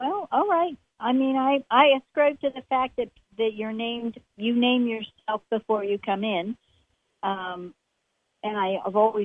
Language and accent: English; U.S. Virgin Islands; I am from the Virgin Islands